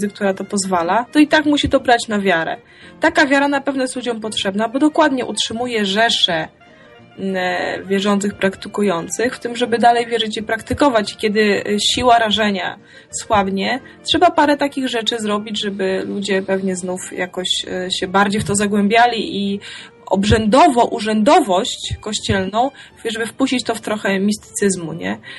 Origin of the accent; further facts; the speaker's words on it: Białystok, Podlaskie Voivodeship, Poland; akurat ja pochodzę z Białegostoku, urodziłam się tam, sokółka jest bardzo blisko Białegostoku, więc dużo osób wiedzą, że jestem z Białegostoku